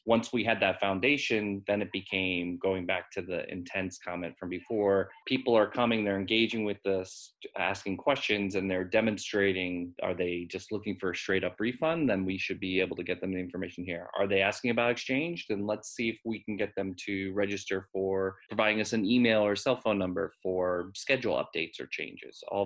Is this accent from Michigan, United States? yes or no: no; New York, United States; I would say, you know, as a New Yorker, if I'm back to work in the fall and I'm taking the subway every day